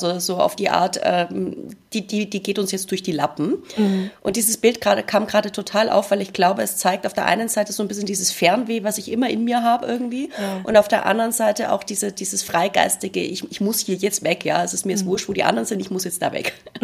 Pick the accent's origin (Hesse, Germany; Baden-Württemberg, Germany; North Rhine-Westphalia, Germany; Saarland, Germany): Baden-Württemberg, Germany; born there; ich bin ja gebürtige Schwäbin